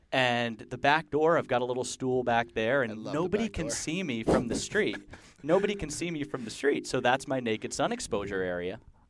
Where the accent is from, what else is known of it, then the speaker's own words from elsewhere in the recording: New Jersey, United States; I grew up in New Jersey, that would never happen.